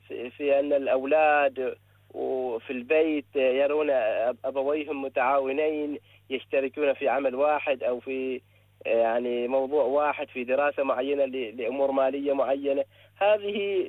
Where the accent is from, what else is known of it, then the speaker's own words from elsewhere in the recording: Oman; من سلطنة عمان، ومتزوج من امرأة الآن مدة تقريبا 7 سنوات